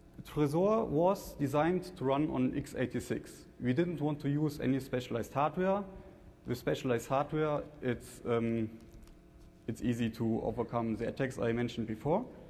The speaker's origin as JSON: {"language": "English", "town": "Nuremberg", "region": "Bavaria", "country": "Germany", "said": "Professor Freiling, Andreas Dewald, and me, we are from Germany, particularly from Nuremberg in Bavaria."}